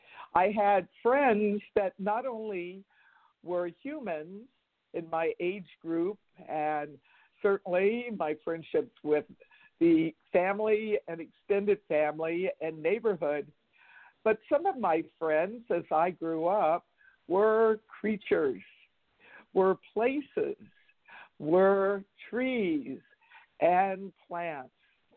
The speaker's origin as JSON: {"language": "English", "town": "Arlington", "region": "Virginia", "country": "United States", "tie": "born or raised there", "said": "I grew up in Northern Virginia in the greater Washington, D.C. metropolitan area. Grew up in Arlington, Virginia."}